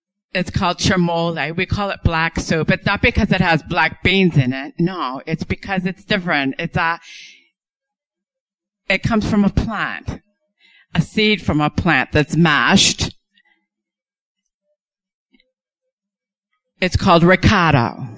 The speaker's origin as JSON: {"language": "English", "town": "Orange Walk Town", "region": "Orange Walk District", "country": "Belize", "tie": "born or raised there", "said": "I grew up in Belize. It's a little country, close to Mexico, beside Mexico. I lived in the center of it. And that red picture on the right, that's Orange Walk Town where I used to live."}